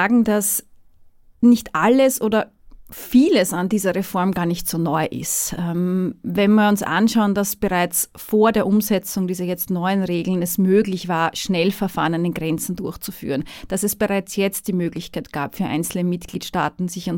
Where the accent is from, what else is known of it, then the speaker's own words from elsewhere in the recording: Austria; Großbritannien dank des Brexits ist nicht mehr an EU-Recht gebunden, wir als Österreicher aber sehr wohl.